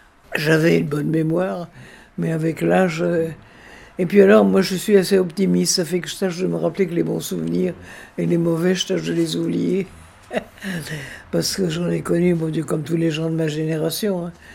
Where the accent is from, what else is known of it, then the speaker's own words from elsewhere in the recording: Brest, Brittany, France; Ben oui, Brest a été complètement rasé, complètement détruit. C'est ma ville natale, hein, et c'est là que j'ai eu ma profession, où j'ai beaucoup de parents et d'amis.